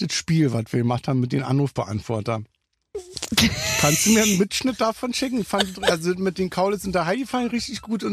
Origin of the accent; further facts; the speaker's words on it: Berlin, Germany; Nee, ich bin ja Berliner.